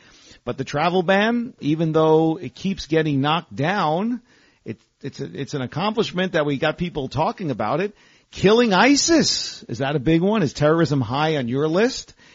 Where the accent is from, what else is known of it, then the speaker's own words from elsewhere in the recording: Bronx, New York, United States; He's from Queens. I'm from the Bronx. So I speak Trump.